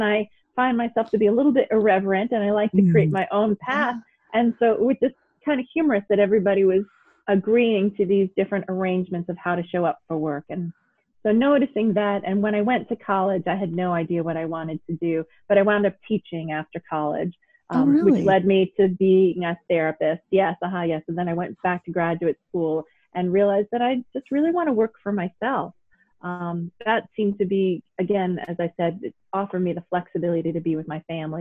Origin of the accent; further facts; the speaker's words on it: New York City, New York, United States; I grew up in New York City, and all of my family has worked for major corporations, Goldman Sachs, Time Warner, MTV.